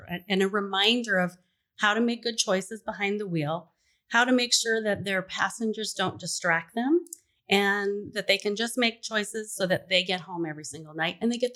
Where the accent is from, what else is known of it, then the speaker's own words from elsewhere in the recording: Colorado, United States; moved away as an adult; now in North Dakota, United States; I came from Colorado. I moved up here to North Dakota 20 years ago.